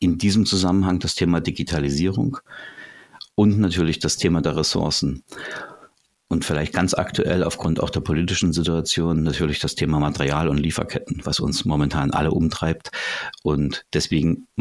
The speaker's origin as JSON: {"language": "German", "region": "Saxony", "country": "Germany", "tie": "born or raised there", "said": "ich bin sozusagen ein Kind der Region Nordsachsen"}